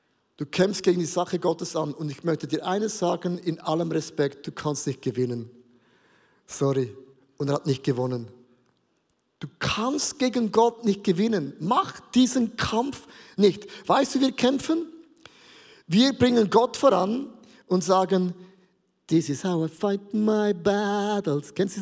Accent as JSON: {"language": "German", "country": "Switzerland", "said": "ich bin ein Schweizer, wir sind neutral, oder?"}